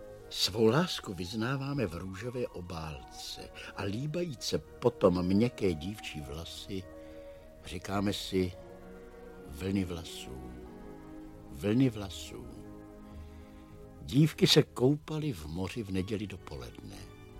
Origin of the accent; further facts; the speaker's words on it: Plzeň, Plzeň Region, Czechia; na lavičce před knihovnou mého rodného města, tedy v Plzni.